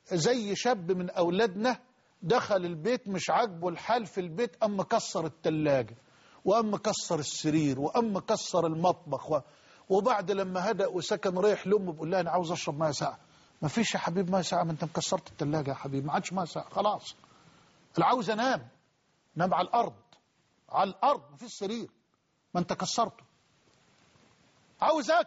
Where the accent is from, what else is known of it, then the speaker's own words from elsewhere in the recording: Egypt; حتى رجال أعمال عندنا في مصر خايفين